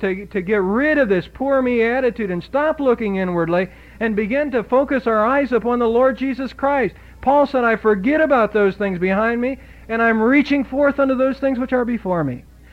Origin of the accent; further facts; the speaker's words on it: Ohio, United States; Up north, where I was raised in Ohio